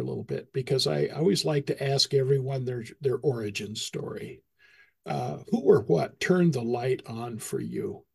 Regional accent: Boise, Idaho, United States; And I grew up in Boise, so I'm a Pacific Northwester too in my

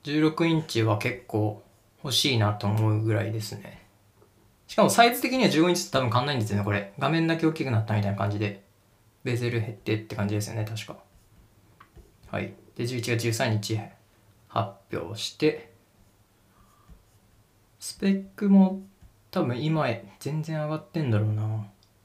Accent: Niigata, Japan; まあ自分新潟出身なんで知ってるんですけど

